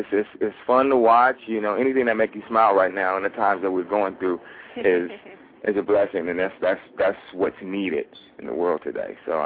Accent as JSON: {"language": "English", "town": "Compton", "region": "California", "country": "United States", "said": "this is where I'm from. You know, I'm from Compton, California."}